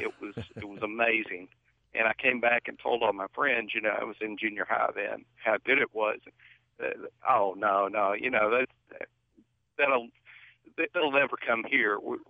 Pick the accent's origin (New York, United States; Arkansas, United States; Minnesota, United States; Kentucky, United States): Kentucky, United States; now in Nashville, United States; I was around when there was no Mexican food to be had in Kentucky.